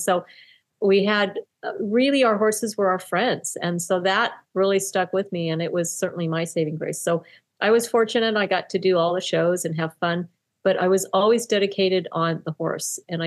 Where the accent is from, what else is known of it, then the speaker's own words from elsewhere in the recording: California, United States; So I grew up in California, always getting the horse that nobody else wanted because we couldn't afford a lot.